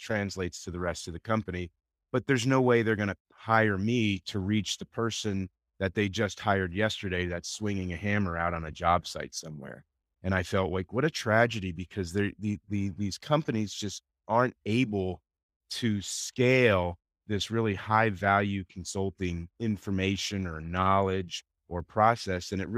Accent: the South, United States; I am from the South, so.

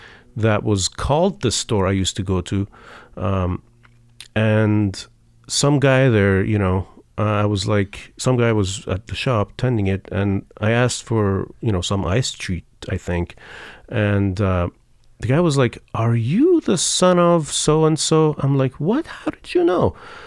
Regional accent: Ahvaz, Khuzestan, Iran; Ahvaz is my hometown. It's in southwestern Iran, and it's a big city.

